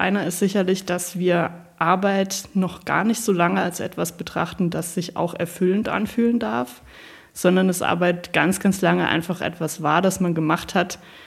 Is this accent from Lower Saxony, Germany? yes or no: no; Saarland, Germany; also born or lived in Stuttgart; Ich komme ganz ursprünglich aus dem Saarland und habe ganz lange in Stuttgart gelebt.